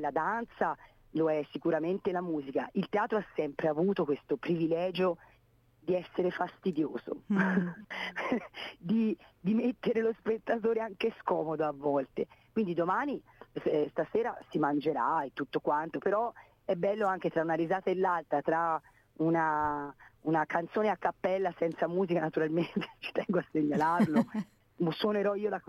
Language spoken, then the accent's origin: Italian; Venice, Veneto, Italy; now in Siena, Italy; Io vengo da Venezia, una città brutta, e sono venuta a vivere in un'altra città brutta.